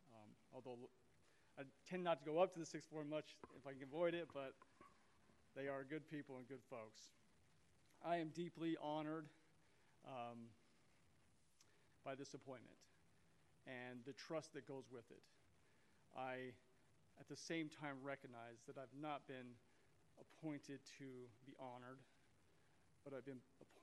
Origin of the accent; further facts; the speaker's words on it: Henderson, Nevada, United States; I have a deep appreciation for Nevada, born and raised in Henderson.